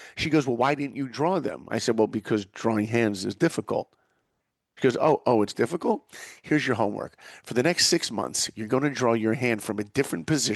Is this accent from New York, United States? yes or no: yes; New York, United States; So I grew up in New York, in Long Island, very far from Hollywood, very far from films.